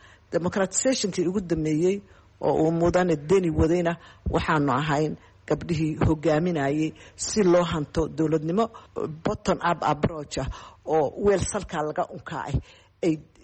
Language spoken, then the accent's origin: Somali; Bosaso, Puntland, Somalia; born there; also born or lived in Mogadishu; waxaan ku dhashay degmada Boosaaso aynu haddeer joogno.